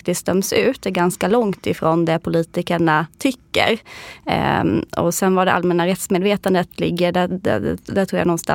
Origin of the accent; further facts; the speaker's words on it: Karlskrona, Blekinge, Sweden; jag brukar få den känslan när jag är min hemstad Karlskrona